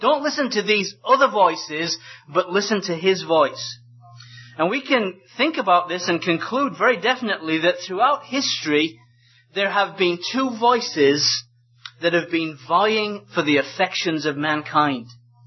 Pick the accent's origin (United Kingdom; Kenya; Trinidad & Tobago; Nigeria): United Kingdom; now in United States; because I'm still a Brit, I haven't got American citizenship yet. I'm in the process of getting it, but I haven't got it yet, so I'm still British.